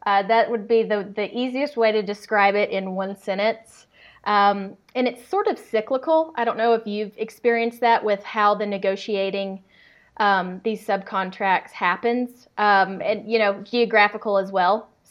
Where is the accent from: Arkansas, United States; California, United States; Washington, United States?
Arkansas, United States; now in Colorado, United States; So I'm originally from Arkansas. I grew up working on a rice and cattle farm with my father.